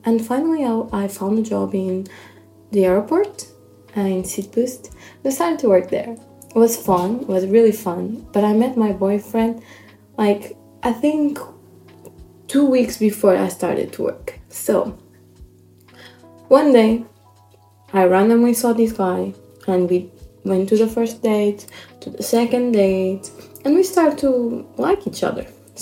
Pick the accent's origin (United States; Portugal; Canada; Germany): Portugal; first language Portuguese; English is a second language; I'm from Portugal, I speak Portuguese. So if my English is not the best, it's just because it's not my first language.